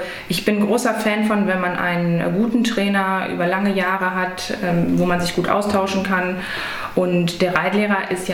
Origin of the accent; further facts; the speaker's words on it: Hanover, Lower Saxony, Germany; Ich bin in Hannover aufgewachsen, also ein Stadtkind.